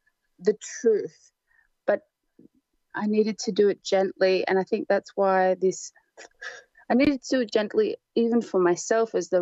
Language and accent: English; Nurumbang, Australia; born there; I was born on Nurumbang, you know, that's what you have to learn first, learn where you're born, the name for country.